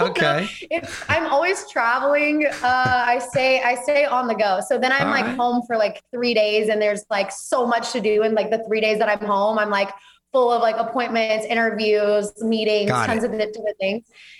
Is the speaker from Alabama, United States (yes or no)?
yes; Auburn, Alabama, United States; moved away as an adult; I am from Auburn, Alabama. Okay. So I grew up, born and raised in Alabama, lived there my whole life, just moved to Texas 6 months ago.